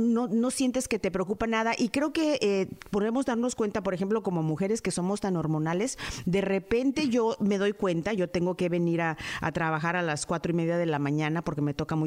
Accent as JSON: {"language": "Spanish", "country": "Mexico", "said": "yo soy mexicana, conozco a mis mexicanos machos"}